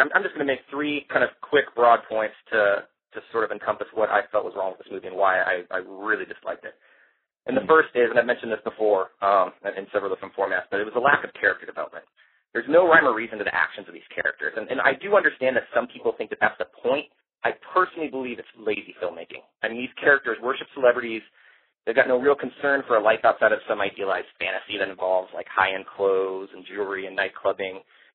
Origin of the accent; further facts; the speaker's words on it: the South, United States; accent: southern; I'm going to spare you guys my southern accent